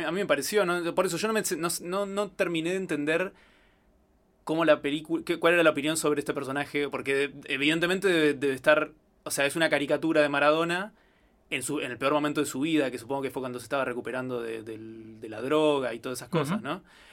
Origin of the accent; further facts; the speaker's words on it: Argentina; nosotros somos argentinos y quizás nos parece más gracioso a nosotros por esa misma razón